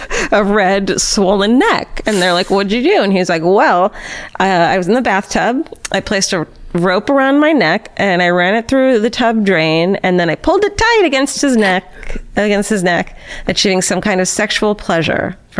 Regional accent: Irvine, California, United States; I'm from Irvine. We don't have those.

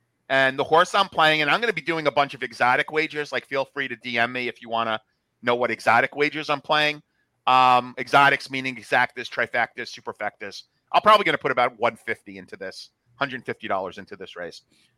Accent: New Jersey, United States; not too far from where I grew up in New Jersey

